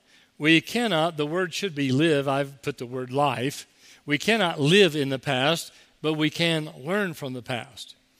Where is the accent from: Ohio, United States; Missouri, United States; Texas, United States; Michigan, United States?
Ohio, United States; moved away; growing up in Southern Ohio, Teresa and I think this time of year